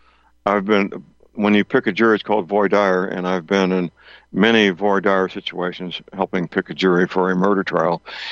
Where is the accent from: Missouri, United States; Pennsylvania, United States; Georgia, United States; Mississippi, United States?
Missouri, United States; St. Louis; I mean, obviously, my hometown, St. Louis, Chicago, New York, Los Angeles, possibly Indianapolis, other blue cities.